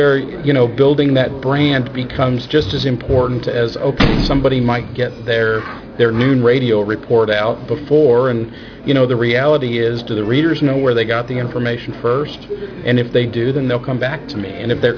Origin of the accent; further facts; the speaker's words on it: Denver, Colorado, United States; Rocky Mountain News from my hometown, Denver, goes out of business.